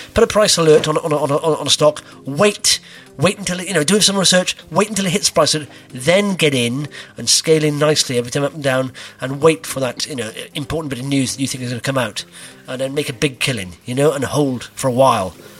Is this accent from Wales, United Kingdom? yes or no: yes; Wales, United Kingdom; now in England; Thing is, I'm based in England. I'm a Welshman.